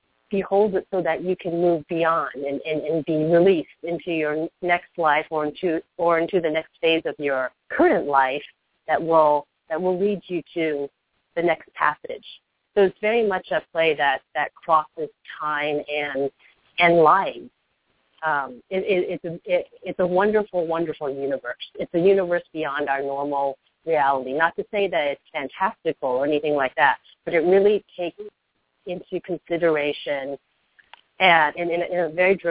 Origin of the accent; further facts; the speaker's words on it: Japan; very much being also someone who was born and raised in Japan and coming to know in a way as maybe almost like an outsider with two feet into the culture of origin